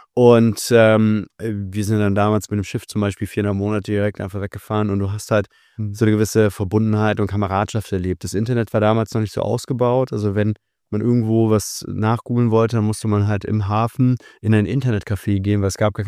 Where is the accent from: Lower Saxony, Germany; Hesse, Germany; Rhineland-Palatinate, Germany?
Hesse, Germany; Ich bin in der Nähe von Kassel aufgewachsen, bei VW. Alle wollten immer, ein Drittel der Stadt war komplett VW.